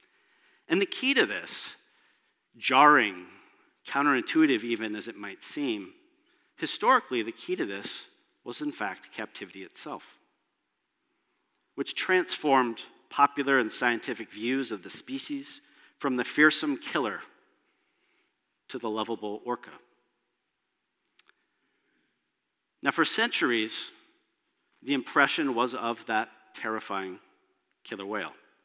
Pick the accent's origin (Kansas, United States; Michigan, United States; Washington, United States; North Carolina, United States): Washington, United States; now in Canada; my home state of Washington, my adopted state of, or my adopted province of BC